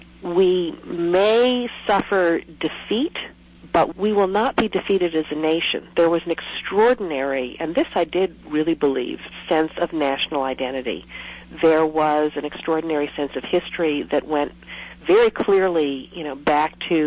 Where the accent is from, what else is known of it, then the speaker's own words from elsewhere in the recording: United States; I feel a great frustration as an American